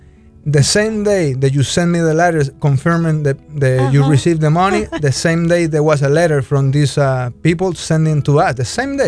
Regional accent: Argentina; Yeah, I'm from Argentina.

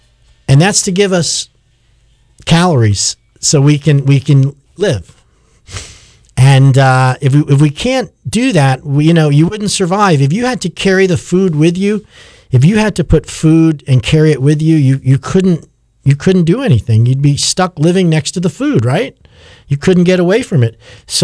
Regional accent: Massapequa, New York, United States; I'm from New York. I lived in a fairly Italian neighborhood called Massapequa in Long Island.

